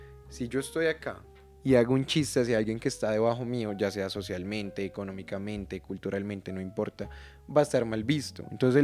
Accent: Colombia; Yo soy colombiano, soy estrato 3

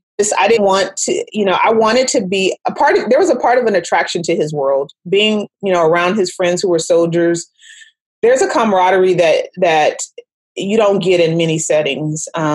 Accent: California, United States; I'm not from Washington, although that's where we met. I'm from California.

